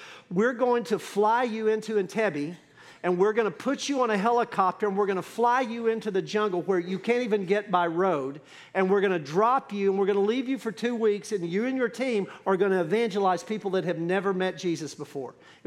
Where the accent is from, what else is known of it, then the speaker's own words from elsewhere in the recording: Texas, United States; Listen, I am very bold and very proud to say that I'm an American and I'm a Texan.